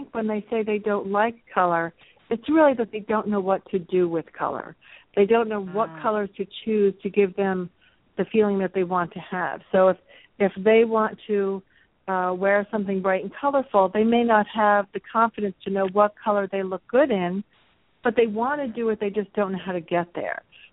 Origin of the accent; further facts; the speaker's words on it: New Jersey, United States; also born or lived in Long Island; I am from New Jersey. I was born in Long Island, but was only there for a matter of minutes and really grew up in New Jersey.